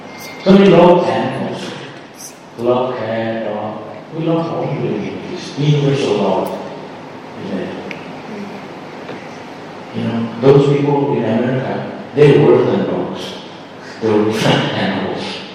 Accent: India; we are from India, we don't know what snow is.

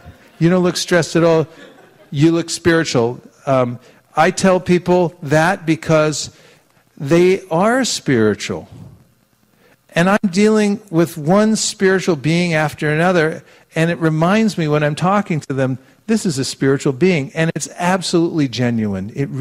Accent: California, United States; I'm from California.

